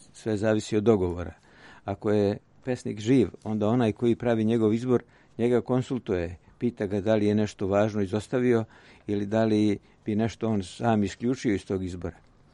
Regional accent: Kolašin Municipality, Montenegro; now in Belgrade, Serbia; Moj zavičaj je Morača. Moj zavičaj su Kolašinske planine na severu Crne Gore.

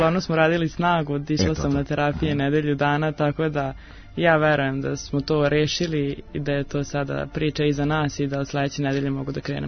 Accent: Novi Sad, Vojvodina, Serbia; Rođena sam u Novom Sadu, odrasla sam tamo sam počela treniram, tamo sam svaki trening odradila

